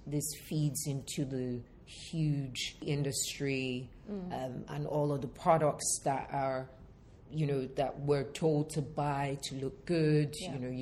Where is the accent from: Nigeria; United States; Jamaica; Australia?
Nigeria; I'm from Nigeria, and in Nigeria, I have really close friends that are Muslims.